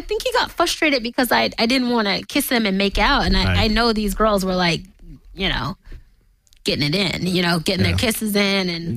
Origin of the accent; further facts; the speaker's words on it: New Jersey, United States; I mean, I call myself the New Jersey-born Dirty South girl, because I'm definitely, I can talk like this, or I can become super Southern.